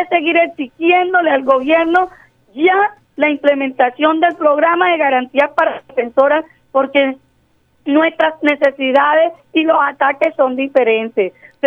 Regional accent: San Juan Nepomuceno, Bolívar, Colombia; llegué anoche porque tenía a mis hijos también aquí y porque yo soy montemariana, sanjuanera, estudio en Barranquilla

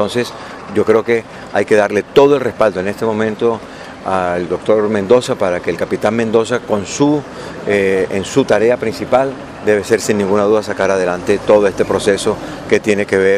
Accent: Barranquilla, Atlántico, Colombia; nosotros, como barranquilleros, como atlanticenses, como gente de la región Caribe

